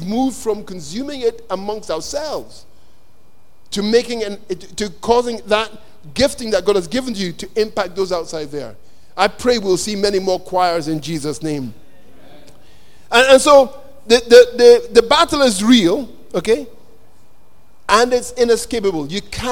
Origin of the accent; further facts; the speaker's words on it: Nigeria; I'm a Nigerian, and as a Nigerian, I've had to really work on pride